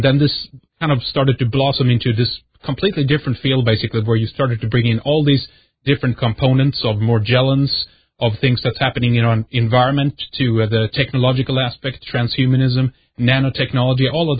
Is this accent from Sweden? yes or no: yes; Sweden; from Sweden